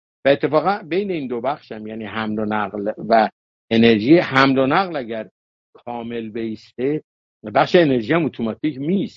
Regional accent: Iran; من خدا شاهده نه به عنوان یه ایرانی

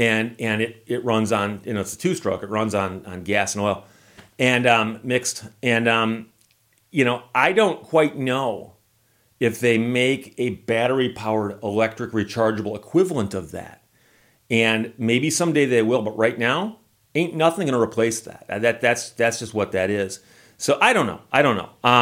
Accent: Michigan, United States; I'm from Michigan. We don't wash our driveways.

